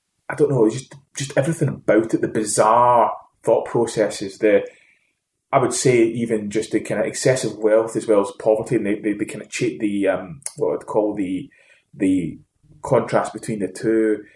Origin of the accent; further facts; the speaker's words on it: Hamilton, Scotland, United Kingdom; So the interesting thing was that we came from Hamilton